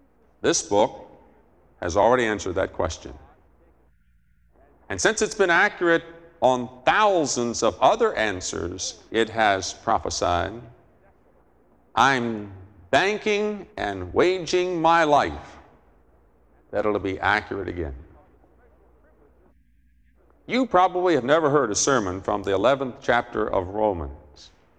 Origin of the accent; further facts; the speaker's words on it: West Virginia, United States; I grew up in West Virginia, just off the edge of the lower lot where we planted our garden at the downside of the hill.